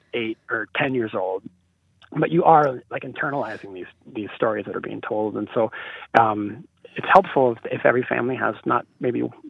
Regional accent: Minnesota, United States; I grew up in Minnesota, but I lived, you know, I'd come over for Christmas and for holidays to Beersford

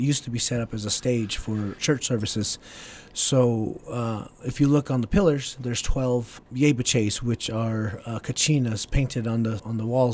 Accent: Albuquerque, New Mexico, United States; No, actually I don't. I grew up in Albuquerque.

